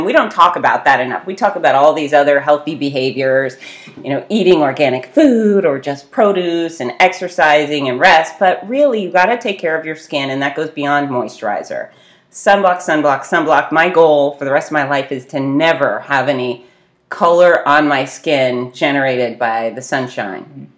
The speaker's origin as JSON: {"language": "English", "town": "Fort Lauderdale", "region": "Florida", "country": "United States", "tie": "born or raised there", "said": "I grew up in the beach in Fort Lauderdale, and we were always tanning and using baby oil"}